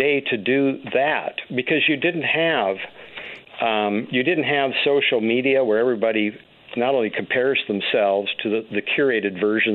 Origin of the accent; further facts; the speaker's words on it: North Dakota, United States; I was from North Dakota.